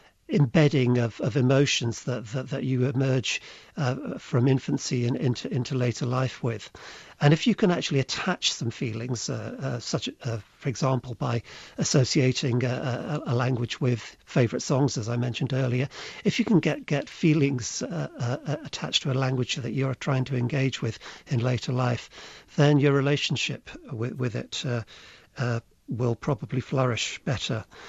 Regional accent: Poland; first language Polish; English is a second language; I speak from my own experience in recovering, not a foreign language, but my first language, which is Polish

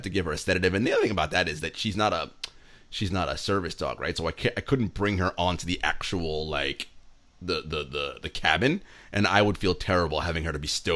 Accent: New York City, New York, United States; Like, I'm a New Yorker, born and raised, whatever. Lived in other parts. But, like, you know, this is home.

